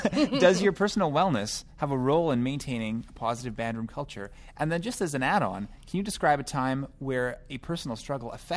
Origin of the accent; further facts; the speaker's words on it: Gimli, Manitoba, Canada; I grew up in Gimli.